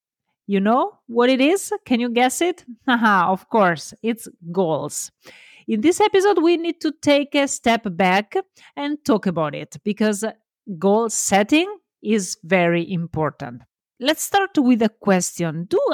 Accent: Italy; English is a second language; I'm Italian, so love my accent and embrace my mistakes.

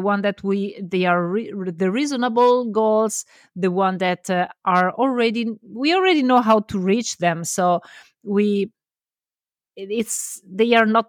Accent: Italy; English is a second language; I'm Italian, so love my accent and embrace my mistakes.

